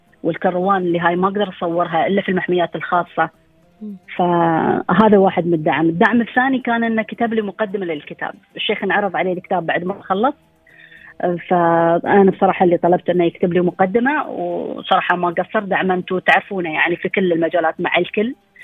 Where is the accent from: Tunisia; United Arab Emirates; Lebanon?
United Arab Emirates; لكن عندنا في مجال الحياة البرية عندنا في الإمارات البيئات المختلفة